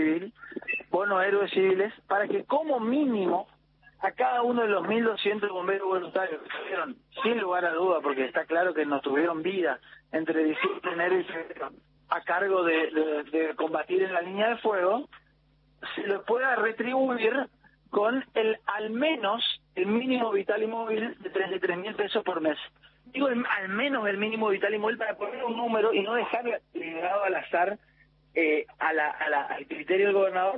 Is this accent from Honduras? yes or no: no; Corrientes, Argentina; A mí me gusta la comparsa, a mí me gusta el carnaval como buen correntino